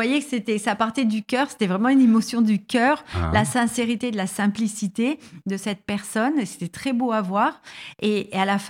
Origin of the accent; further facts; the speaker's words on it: Grenoble, Auvergne-Rhône-Alpes, France; je suis de Grenoble.